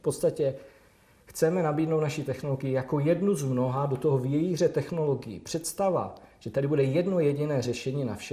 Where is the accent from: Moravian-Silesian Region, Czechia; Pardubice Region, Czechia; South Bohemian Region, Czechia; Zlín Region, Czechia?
Moravian-Silesian Region, Czechia; speciálně já jsem z Ostravska